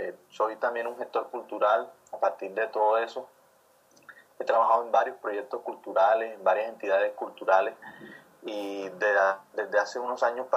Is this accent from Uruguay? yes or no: no; Cartagena, Bolívar, Colombia; yo soy estudiante de antropología, soy un cartagenero, pues no soy nacido en Cartagena, pero toda mi vida la he vivido acá en Cartagena, no conozco otra cosa sino el mar y la arena de Cartagena.